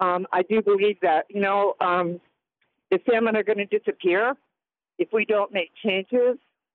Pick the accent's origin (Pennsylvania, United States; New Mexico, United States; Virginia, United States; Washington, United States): Washington, United States; I'm from Washington State. I'm a member of the Kalit tribe and the Chinook tribe.